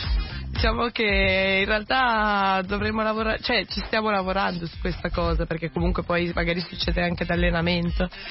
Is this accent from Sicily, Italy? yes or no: no; Treviso, Veneto, Italy; also born or lived in Pordenone; Però io sono cresciuta a Treviso, sono solo nata, sono stati tre giorni.